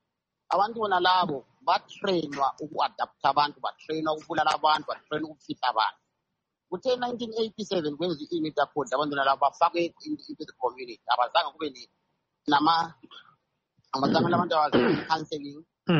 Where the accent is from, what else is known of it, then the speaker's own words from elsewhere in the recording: Zimbabwe; Imagine like me, I come from Zimbabwe